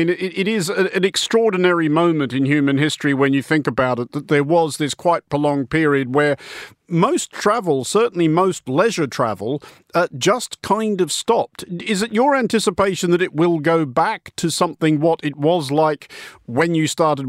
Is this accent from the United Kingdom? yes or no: no; Australia; I was obviously inevitably struck as an Australian by James Tyler's photo essays